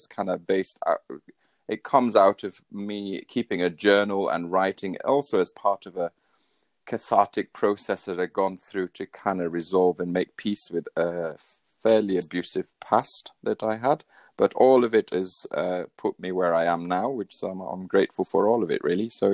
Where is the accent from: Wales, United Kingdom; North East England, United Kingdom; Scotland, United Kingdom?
Wales, United Kingdom; born there; I was born in North Wales. I studied in Wales at the University of Wales.